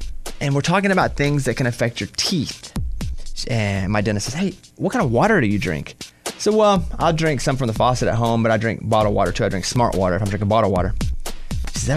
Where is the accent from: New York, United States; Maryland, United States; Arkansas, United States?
Arkansas, United States; I grew up in Arkansas and we had animals everywhere, even bad animals.